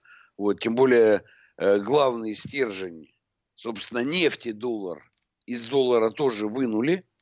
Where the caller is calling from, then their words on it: Omsk Oblast, Russia; вот я, знаете, слушатель из Омской области